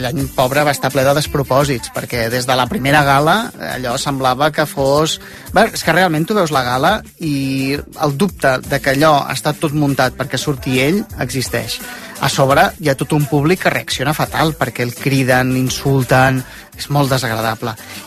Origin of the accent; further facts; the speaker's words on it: Sabadell, Catalonia, Spain; jo sóc de Sabadell